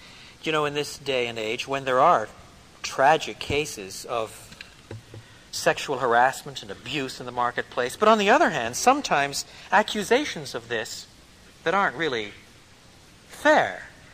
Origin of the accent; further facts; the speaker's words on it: Quebec, Canada; Now, quite frankly, I was brought up in Quebec, and you grow up with skates on your feet. You probably skate before you walk.